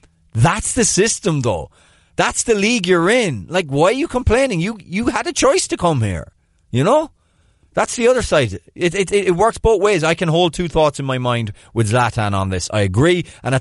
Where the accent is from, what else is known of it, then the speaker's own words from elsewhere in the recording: Australia; As an Aussie, the obvious one for me is Harry Kewell.